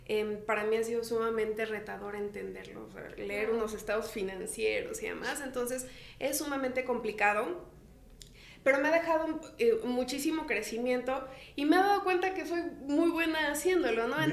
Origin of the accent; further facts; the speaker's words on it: Xalapa, Veracruz, Mexico; moved away as an adult; now in Mexico City, Mexico; venirme de Veracruz, soy de Jalapa, entrar al posgrado de la UNAM, hacer aquí mi maestría